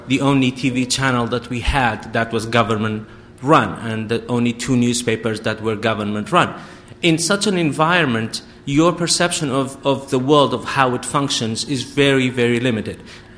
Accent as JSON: {"language": "English", "country": "Iraq", "tie": "born or raised there", "said": "I grew up in Iraq through the Iran-Iraq war and the first Gulf War and then the toppling of Saddam"}